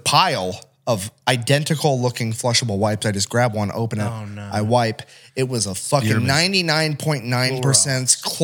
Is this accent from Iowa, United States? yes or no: yes; Iowa, United States; I'm from Iowa. I've never been to a fucking Buc-ee's.